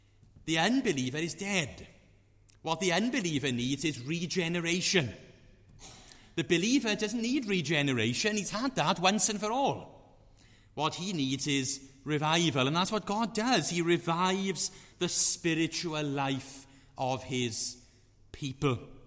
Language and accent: English; Aberdare, Wales, United Kingdom; now in Carmarthen, United Kingdom; I live in Carmarthen, but I always like to say that I live in Carmarthen and I'm from Aberdare.